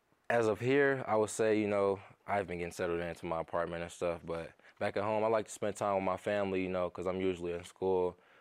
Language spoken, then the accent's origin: English; St. Louis, Missouri, United States; I grew up in St. Louis, Missouri. I've been playing basketball since I was about 3-4 years old.